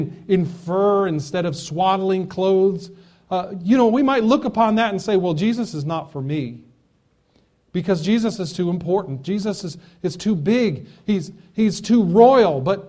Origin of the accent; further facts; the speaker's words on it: New York, United States; for me, growing up outside of New York City, I would say, well, yeah, I grew up somewhere near New York City.